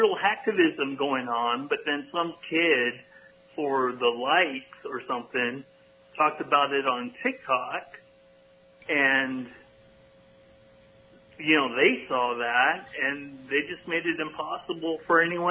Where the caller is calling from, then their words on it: California, United States; From the Bay Area in California.